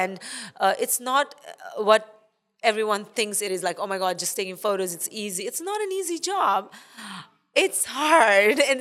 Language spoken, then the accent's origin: English; South Africa; accent: South African; So that's why I have a bit of a South African accent. And so I lived in South Africa like half my life. And then I moved to Dubai. Before Dubai, I was in London for like 4 years. I lived in London. I worked there. And then I moved to Dubai. So I've been in Dubai for 16 years now.